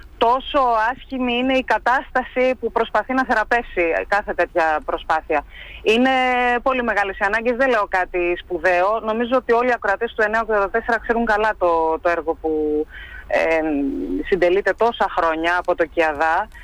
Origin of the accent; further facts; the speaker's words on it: Athens, Attica, Greece; μεγαλώνοντας στην Αθήνα τη γνωρίζεις